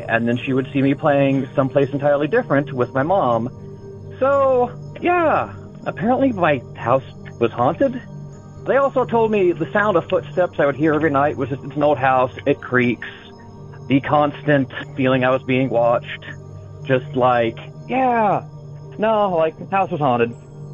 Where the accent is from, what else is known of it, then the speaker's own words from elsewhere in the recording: Athens, Ohio, United States; now in Humboldt County, United States; I'm originally from Athens, Ohio, although much like you, I've moved out to California. I live up in Humboldt County, beautiful out here.